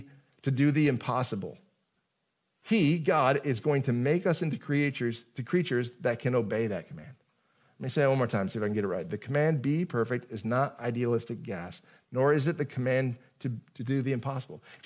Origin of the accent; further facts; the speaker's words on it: United States; Like, I'm an American. I live in something that doesn't sound like America.